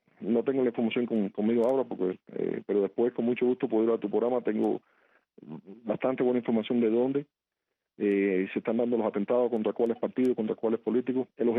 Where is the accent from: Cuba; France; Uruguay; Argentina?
Cuba; now in Colombia; como cubanos libres